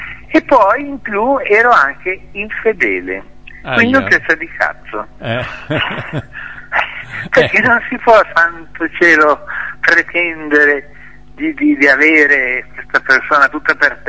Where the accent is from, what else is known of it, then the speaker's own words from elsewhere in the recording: Milan, Lombardy, Italy; born there; io sono nato a Milano … il 25-7-52